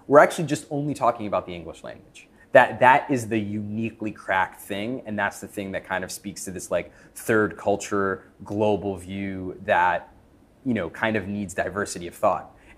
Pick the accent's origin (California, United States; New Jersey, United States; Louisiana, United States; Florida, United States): New Jersey, United States; Rutherford; born or raised there